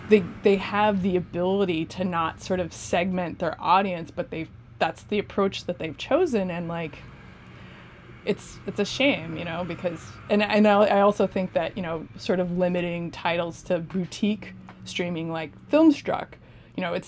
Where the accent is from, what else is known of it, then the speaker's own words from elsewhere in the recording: Cedar Rapids, Iowa, United States; I grew up in Cedar Rapids, Iowa, and the theatrical options available to me while I was growing up were bad to non-existent